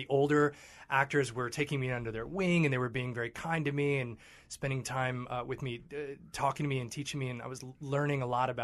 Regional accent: Louisville, Kentucky, United States; Yeah, and I remember as a kid growing up there feeling really lucky

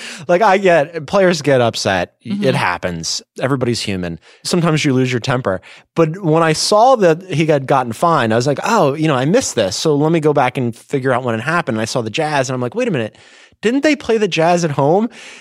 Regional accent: Philadelphia, Pennsylvania, United States; accent: Philadelphia; I guess like my Philadelphia accent came out last week.

